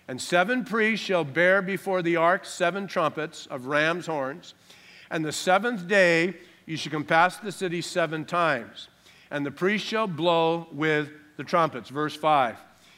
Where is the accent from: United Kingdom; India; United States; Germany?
United States; California; I thought, wait a minute, I'm from California.